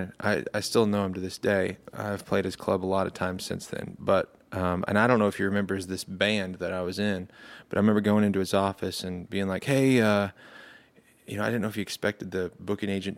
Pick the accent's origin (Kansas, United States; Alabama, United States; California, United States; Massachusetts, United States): Kansas, United States; Clearwater; I know a guy from my hometown in Clearwater, Clearwater, Kansas.